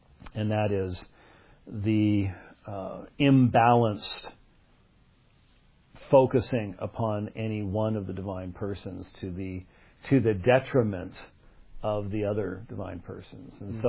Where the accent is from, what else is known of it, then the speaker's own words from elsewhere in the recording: United States; And I think the fact that I'm an American sitting in South Africa